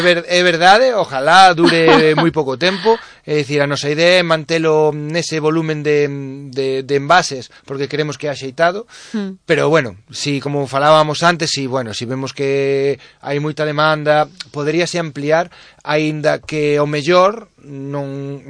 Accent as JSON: {"language": "Galician", "town": "Lugo", "region": "Galicia", "country": "Spain", "said": "decir con orgullo que somos de Lugo e non o negamos."}